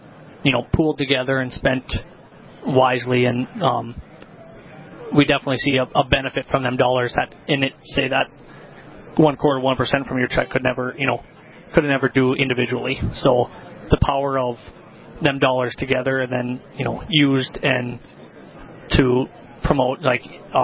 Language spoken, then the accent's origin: English; Carrington, North Dakota, United States; I am from Carrington.